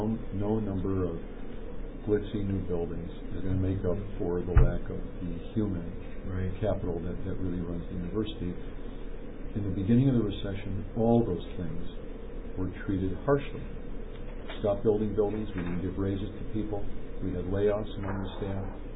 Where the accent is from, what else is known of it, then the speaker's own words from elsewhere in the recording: Los Angeles, California, United States; I grew up in Los Angeles and started my college career at UCLA